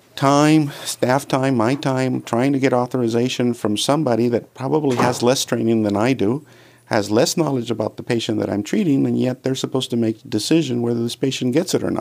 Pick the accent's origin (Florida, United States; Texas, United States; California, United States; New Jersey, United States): Texas, United States; Eagle Pass; I'm actually originally from Eagle Pass. I was born here, and I've been practicing here in Eagle Pass for over 6 years.